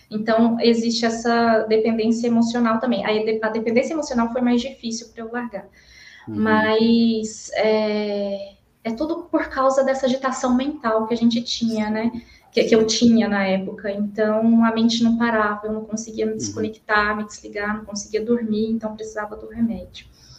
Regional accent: Minas Gerais, Brazil; now in São Paulo, Brazil; É, sou mineira, não sou aqui de São Paulo, sou mineira, mas casei com um paulista e vim parar aqui na capital.

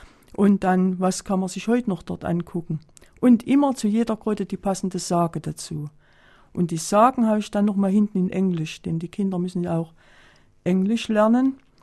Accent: Reichmannsdorf, Thuringia, Germany; Und dann kommt mein Heimatort, Die erste Goldgräbersiedlung in Thüringen, Reichmannsdorf

